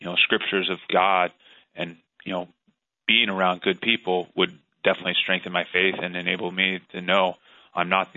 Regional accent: Pasco, Washington, United States; I'm actually from Pasco, Washington, you know, southeastern side of Washington State

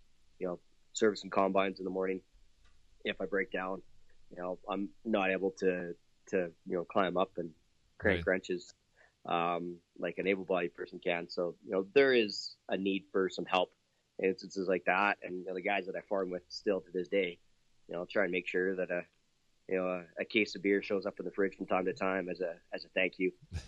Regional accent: Alberta, Canada; So, yeah, I'm from Canada, southern Alberta, about an hour south of Calgary.

